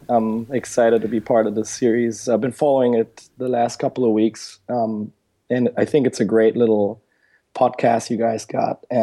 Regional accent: Germany; I grew up in Germany. I went to school there

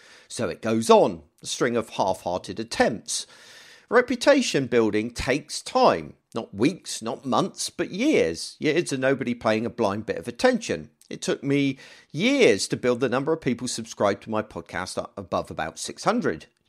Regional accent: United Kingdom; Might be because I'm British.

